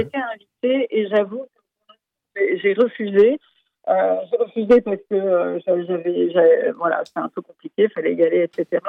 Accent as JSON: {"language": "French", "town": "Dijon", "region": "Bourgogne-Franche-Comté", "country": "France", "also_born_or_lived": "Lyon", "said": "Et j'ai vécu à Lyon au début. Et après, oui, je pensais à Grenoble. Je suis de Dijon, moi, j'ai vécu à Dijon."}